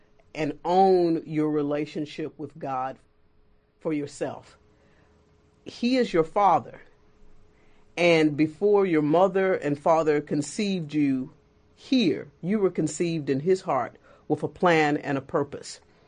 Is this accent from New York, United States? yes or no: no; Texas, United States; And I'm from Texas, and we were all from a small Presbyterian college in Sherman, Texas.